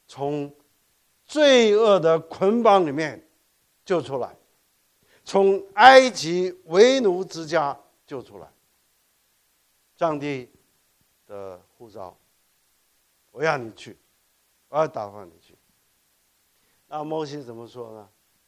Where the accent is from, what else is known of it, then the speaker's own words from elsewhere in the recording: South Korea; 我在韩国长大，